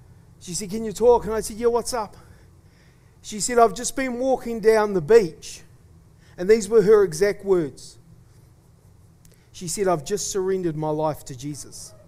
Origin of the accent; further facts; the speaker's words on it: New Zealand; People would say, "Oh, where are you from?" And I go, "I'm from New Zealand."